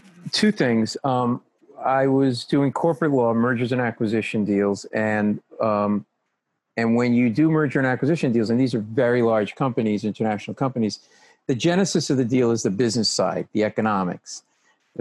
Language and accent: English; Rhode Island, United States; I grew up in Rhode Island, didn't leave my house till I was 22